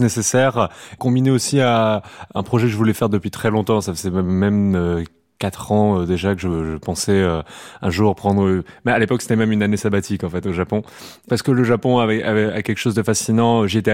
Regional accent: Clermont-Ferrand, Auvergne-Rhône-Alpes, France; born there; Je suis né à Clermont-Ferrand en 1997 et je suis musicien.

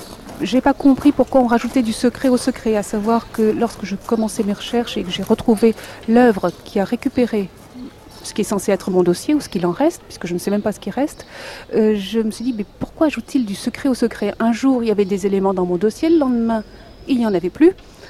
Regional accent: Paris, Île-de-France, France; born there; also born or lived in Villeneuve-d'Ascq; Je suis née à Paris, j'ai été adoptée là-bas. Et ensuite, nous avons habité pendant une bonne dizaine d'années à Villeneuve-d'Ascq.

